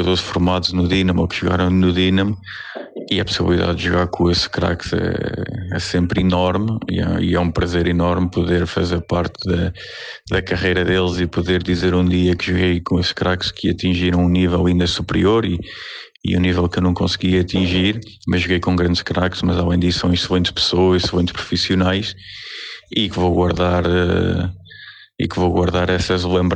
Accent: Lamego, Viseu, Portugal; now in Estoril, Portugal; Eu antes sou natural do Lamego, quando cheguei ao Estoril, o Estoril não me dizia nada

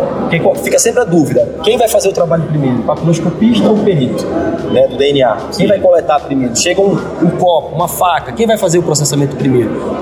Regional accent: Amapá, Brazil; eu sou do Amapá, né, pessoal? Gente que até nem sabe se existe o Amapá, né?

